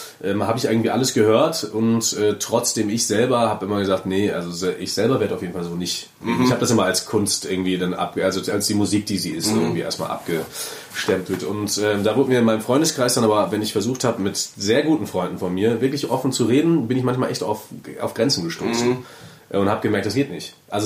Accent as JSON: {"language": "German", "town": "Lüdenscheid", "region": "North Rhine-Westphalia", "country": "Germany", "tie": "born or raised there", "said": "ich bin ja in Lüdenscheid aufgewachsen, 80.000 Einwohner irgendwie, also so eine kleine Stadt einfach"}